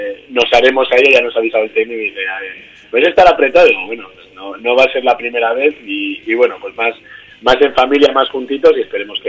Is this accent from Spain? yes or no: yes; Vitoria, Basque Country, Spain; yo soy de Vitoria, yo soy gasteiztarra